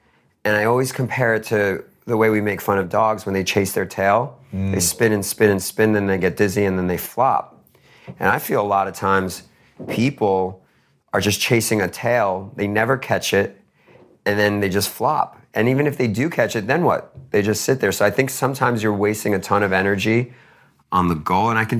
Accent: Queens, New York, United States; I put $50K into a basketball foundation in the town I grew up in Queens.

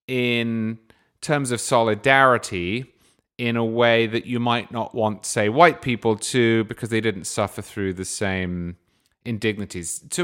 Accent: England, United Kingdom; I mean, I grew up in England. My grandfathers had to go and fight Nazi Germany.

